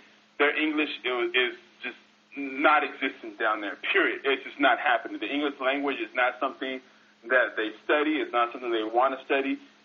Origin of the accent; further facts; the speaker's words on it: Las Vegas, Nevada, United States; Well, I'm based out of my hometown, Las Vegas, Nevada, the live entertainment capital of the world.